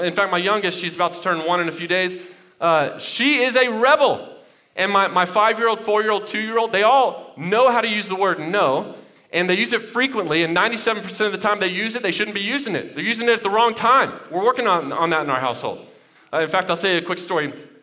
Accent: Texas, United States; So I grew up in Texas, so in Texas, you study Spanish.

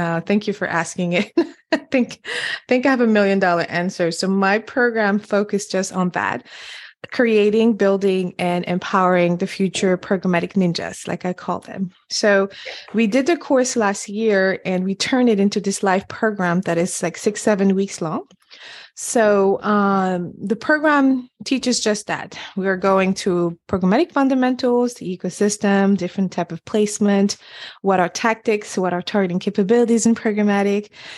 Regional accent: Senegal; first language French; English is a second language; the only person that had an accent, you know, originally from Senegal. My first language is French.

